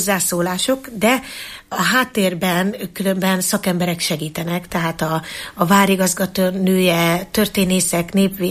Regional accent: Eger, Heves, Hungary; Tehát én mint EGRI nő, én ebben nőttem fel. Nem csak én, hanem mindenki.

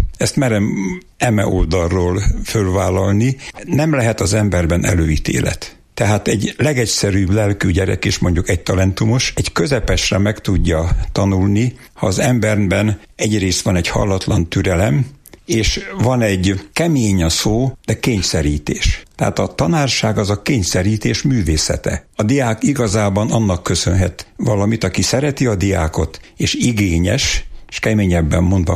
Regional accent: Pest, Hungary; born there; Hetedikes voltam, AB osztály volt, Tápióshűben születtem

